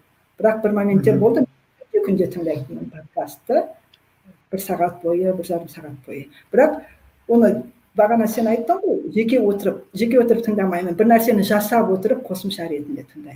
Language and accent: Kazakh; Astana, Kazakhstan; now in Almaty, Kazakhstan; мүмкін Астанаданмын ғой, бірақ Алматыда жүріп